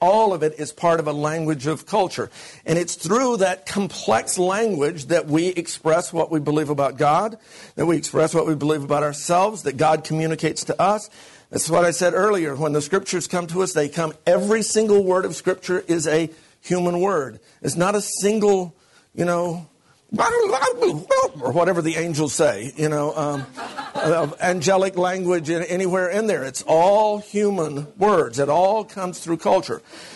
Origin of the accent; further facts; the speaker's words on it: United States; accent: American; as well as my accent, that I'm an American